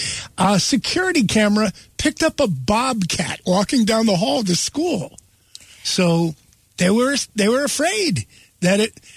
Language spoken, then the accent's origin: English; Ireland; I'm Irish. My Irish is up.